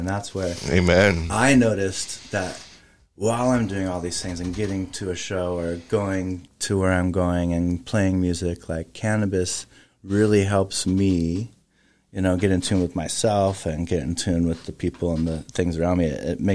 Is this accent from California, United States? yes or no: yes; Long Beach, California, United States; I grew up down in Long Beach in a more urban environment, and there were a lot of things everywhere.